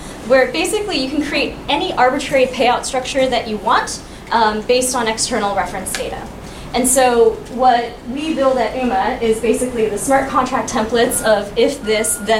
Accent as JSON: {"language": "English", "country": "United States", "said": "Sorry, I'm American, so I used a football example here."}